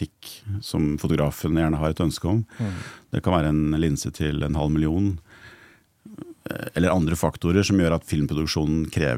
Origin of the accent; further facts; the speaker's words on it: Moelv, Innlandet, Norway; now in Hustadvika, Norway; Jeg bor i Hustadvika. Ja. Jeg er fra Moelv i Ringsaker.